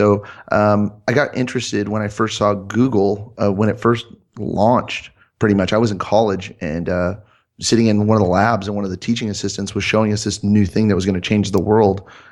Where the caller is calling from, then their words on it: Redlands, California, United States; I'm in Redlands, California, so 60 miles east of Los Angeles.